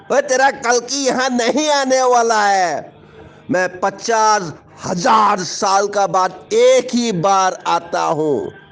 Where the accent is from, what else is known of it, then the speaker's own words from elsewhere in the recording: United States; now in India; मैं एक American citizen हूँ, अमेरिकन सिटीजन मैं अमेरिकन हूँ। मेरा यूएस पासपोर्ट है, मैं यूएस पासपोर्ट से ही इंडिया में घुसा हूँ।